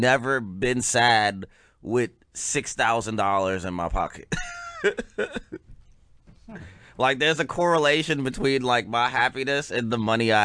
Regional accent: South Carolina, United States; I grew up in South Carolina.

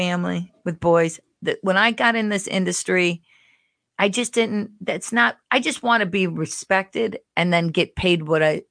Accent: Cleveland, Ohio, United States; So if I was staying, I'm from Cleveland.

